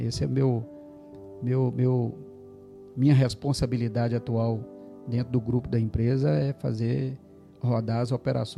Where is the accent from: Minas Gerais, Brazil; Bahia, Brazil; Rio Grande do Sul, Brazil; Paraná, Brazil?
Minas Gerais, Brazil; Timóteo; moved away as an adult; also born or lived in Coronel Fabriciano; now in Espírito Santo, Brazil; eu sou mineiro, nascido de Coronel Fabriciano, crescido na cidade de Timóteo, Minas Gerais, uma cidadezinha pequena ao leste de Minas. Vim para o Espírito Santo no ano de 2000, estou residindo aqui desde o ano 2000.